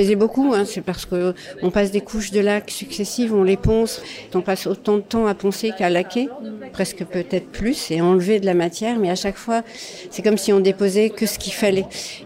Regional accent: France; now in Japan; la France, qui est mon pays d'origine, mes racines profondes, et le Japon qui m'a tant donné

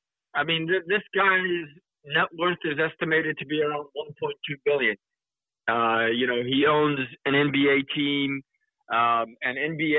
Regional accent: Xinjiang, China; now in United States; Growing up in East Turkestan, you see soldiers almost every 500 meters.

